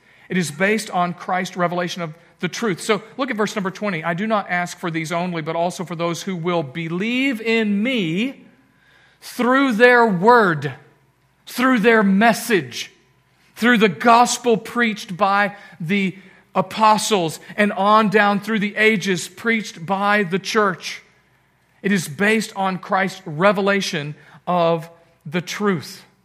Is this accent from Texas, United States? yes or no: yes; Texas, United States; now in Indiana, United States; because he lives in Texas. I'm the Texan, and he moved down to Texas. He grew up in Indiana, and I moved up here to Indiana, right?